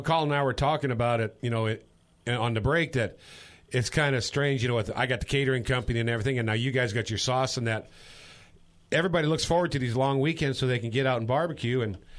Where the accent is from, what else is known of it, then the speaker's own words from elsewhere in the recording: Kansas City, United States; Hey, I could. I'm from the Kansas City, but I could cook moose.